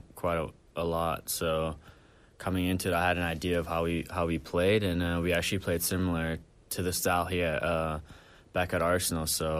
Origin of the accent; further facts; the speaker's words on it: Berlin, Germany; I was born in Berlin, Germany. When you're living there, growing up there, you know, so you kind of have to like soccer.